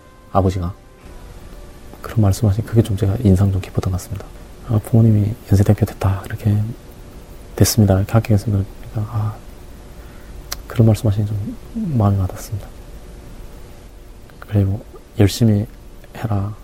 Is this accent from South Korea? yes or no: no; North Korea; 북한에서 왔으니까